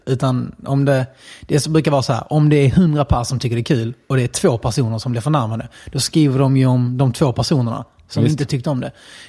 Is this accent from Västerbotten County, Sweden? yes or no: no; Helsingborg, Skåne, Sweden; also born or lived in Kattarp; En svensk sida av min familj och en utländsk sida. Och jag uppväxt både på GA och Söder i Helsingborg, som är väldigt, jag har sagt 90% invandrare där. Och även i Kattarp, där då det är mest rasism och man är mest konstig om man är invandrare.